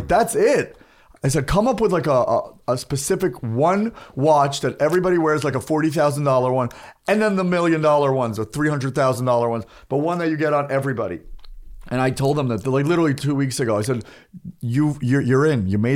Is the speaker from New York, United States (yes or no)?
yes; New York, United States; I'm a New Yorker.